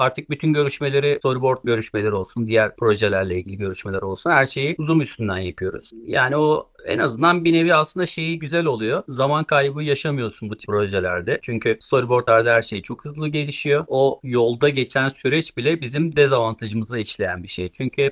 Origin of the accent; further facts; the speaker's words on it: İzmir, Turkey; born there; 1971 İzmir doğumluyum.